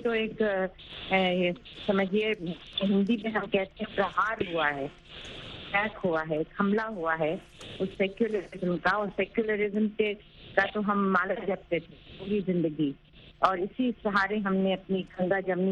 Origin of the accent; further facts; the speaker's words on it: Jammu and Kashmir, India; born there; میں تو ہمیشہ اپنے آپ کو انڈین سمجھتی ہوں, مگر یہ وہ ہندوستان نہیں ہے کہ جس ہندوستان میں میں نے 70 سال پہلے جنم لیا, جس کشمیر میں میں پیدا ہوئی